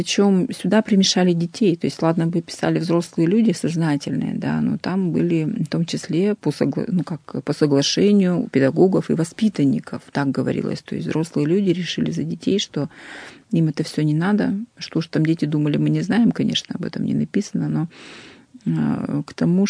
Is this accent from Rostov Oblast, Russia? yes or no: no; Nizhny Tagil, Sverdlovsk Oblast, Russia; я сама из Нижнего Тагила, поэтому для меня еще эта история очень близка.